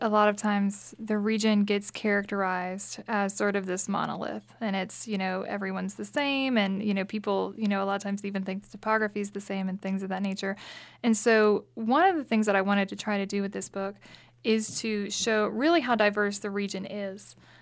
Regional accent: Chillicothe, Ohio, United States; now in North Carolina, United States; I'm originally from Chillicothe, Ohio, so about an hour from West Virginia and Eastern Kentucky. And then I've been down in North Carolina for about 9 years now

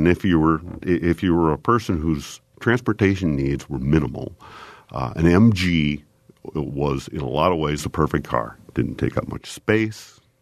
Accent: Cedar Rapids, Iowa, United States; I remember when I was growing up in Cedar Rapids, Iowa, there was a car show at what was at the time called the Lindale Plaza.

